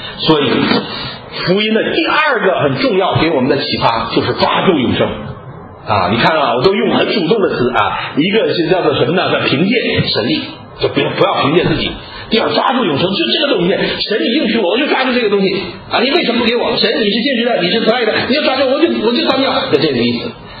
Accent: China; 我们中国人因为受了孔子这个影响，都是自为的。

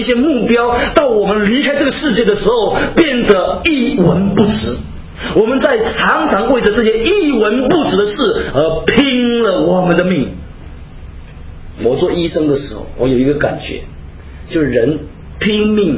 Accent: China; 我们中国人有一个特点，非常好斗，跑到哪里都斗。

